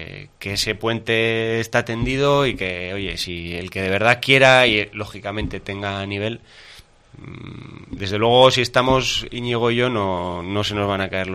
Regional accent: Navarre, Spain; yo al periodista de Vizcaíno le dije, solo podemos hacer los navarros.

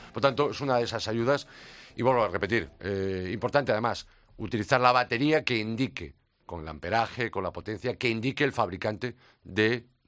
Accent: Galicia, Spain; Pues amigo Rodrigo, te voy a responder como gallego.

